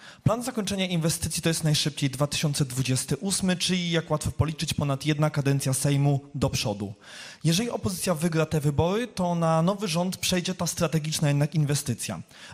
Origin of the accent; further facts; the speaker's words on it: Gdańsk, Pomeranian Voivodeship, Poland; jestem z Gdańska.